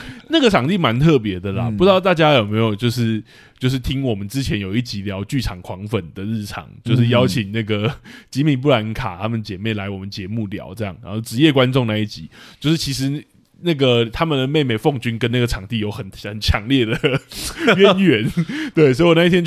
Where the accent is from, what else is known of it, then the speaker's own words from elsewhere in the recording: Taiwan; 就是我是台湾人